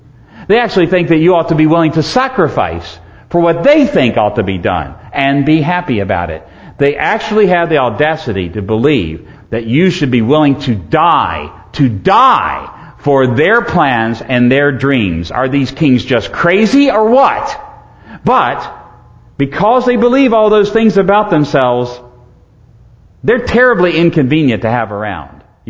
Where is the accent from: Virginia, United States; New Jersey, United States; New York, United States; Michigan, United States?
Virginia, United States; Now, I come from Virginia, south of the Sweet Tea Line.